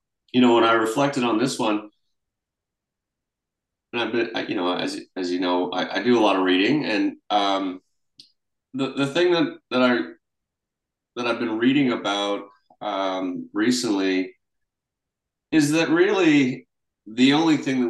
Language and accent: English; New Canaan, Connecticut, United States; also born or lived in England; My first memories are of living in New Canaan near New York, where we lived.